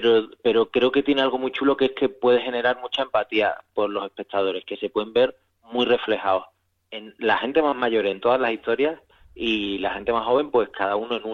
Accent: Seville, Andalusia, Spain; now in Madrid, Spain; porque yo soy de Sevilla y en mi círculo, por lo menos, no conocía nada que tuviese que ver con esto

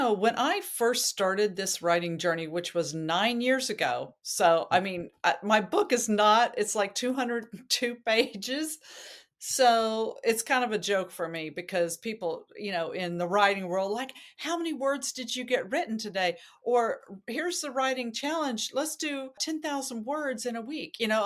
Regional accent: Idaho, United States; born there; And of course, I was born in Idaho. So it was a great chance for me to go back to my roots and kind of grab the beauty of that place.

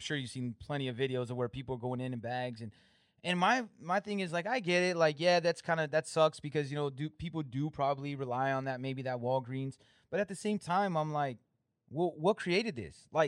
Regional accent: California, United States; moved away as an adult; especially in California, I'm from California and that's why I moved.

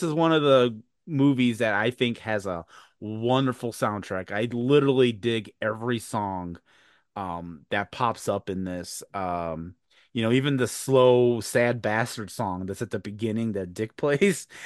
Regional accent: Chicago, Illinois, United States; And I'm from Chicago, and a lot of the outside stuff was filmed on location

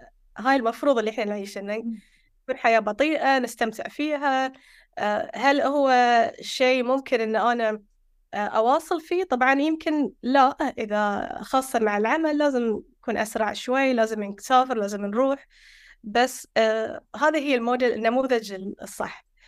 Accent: Bahrain; also born or lived in Lamu, Kenya; البحرين هو يعني بيتي وأصلي، وأنا من البحرين، المقر الأساسي، المركز البحرين، المركز الثاني لي هو جزيرة لامو، فصرت يعني بين البحرين جزيرة لامو

